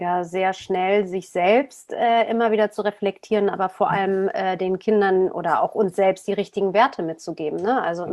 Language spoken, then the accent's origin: German; Berlin, Germany; born there; Ich bin in West-Berlin geboren, was wie eine Insel damals war.